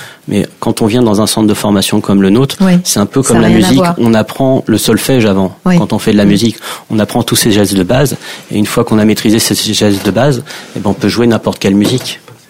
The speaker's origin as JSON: {"language": "French", "region": "Normandy", "country": "France", "said": "parce que moi je suis normand, on est venu me chercher en Normandie"}